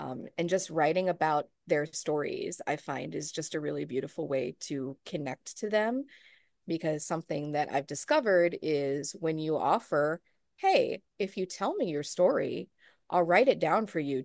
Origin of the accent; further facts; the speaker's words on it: St. Louis, Missouri, United States; now in New Orleans, United States; So I was a transplant from St. Louis, Missouri, which is another one that has kind of like this necropolis-y energy to it.